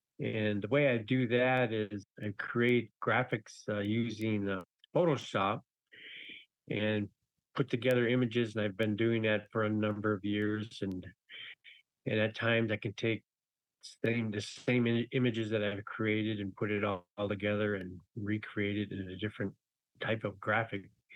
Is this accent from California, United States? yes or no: no; Minneapolis, Minnesota, United States; moved away as an adult; I grew up in Minneapolis and went to college there, and then moved away in about 98.